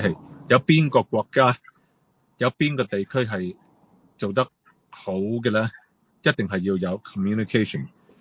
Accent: Hong Kong; 同埋要同我哋香港人有個 dialogue

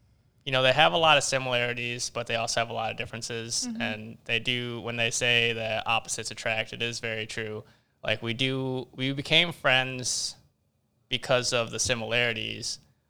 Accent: Wisconsin, United States; also born or lived in Florida; Well, I am from Wisconsin, but not originally.

